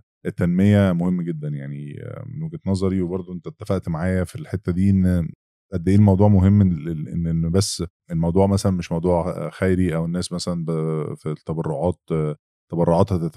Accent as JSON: {"language": "Arabic", "town": "Alexandria", "region": "Alexandria Governorate", "country": "Egypt", "tie": "born or raised there", "also_born_or_lived": "Cairo", "moved": "as an adult", "lives_now": "United Arab Emirates", "said": "فانا من اسكندرية ودرست في اسكندريه، مدرستي وجامعتي وكل حاجتي في اسكندريه، واشتغلت شويه في القاهره يمكن 6-7 سنين، وبعدين بقى اتحركت على الامارات."}